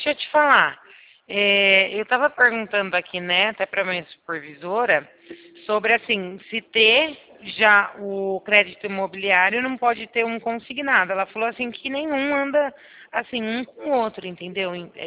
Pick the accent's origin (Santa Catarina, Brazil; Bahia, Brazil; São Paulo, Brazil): São Paulo, Brazil; São Carlos; Sou daqui de São Carlos, sim.